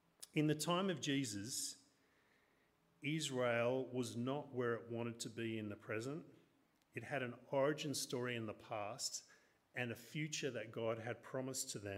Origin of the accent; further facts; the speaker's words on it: Newcastle, North East England, United Kingdom; I'm from a Welsh and Northern English miners background, being from Newcastle.